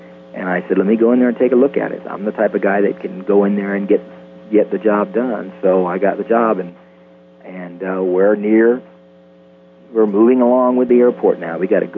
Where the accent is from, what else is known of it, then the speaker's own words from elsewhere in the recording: Melbourne, Florida, United States; come back to Florida, where I was raised here in Florida, in Melbourne.